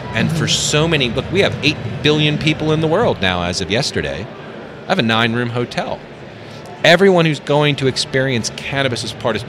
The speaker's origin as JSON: {"language": "English", "town": "New York City", "region": "New York", "country": "United States", "tie": "born or raised there", "said": "I was raised in New York City. There's no bigger city."}